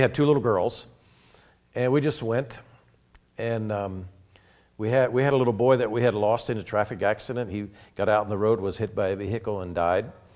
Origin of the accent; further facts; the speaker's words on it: Pennsylvania, United States; it was close to where we were raised in Pennsylvania